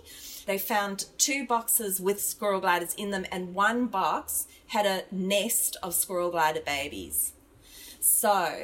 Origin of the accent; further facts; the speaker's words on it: Johannesburg, Gauteng, South Africa; now in Australia; growing up in South Africa, especially in Johannesburg where there's a lot of trees.